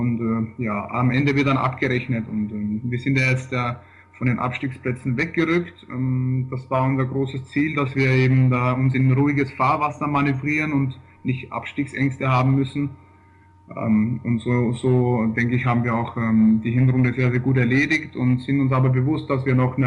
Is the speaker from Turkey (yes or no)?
no; Vienna, Austria; also born or lived in Frankfurt / Düsseldorf; ich bin in Wien geboren und quasi ein waschechter Wiener, habe auch schon in Frankfurt und Düsseldorf gewohnt, jetzt am Rhein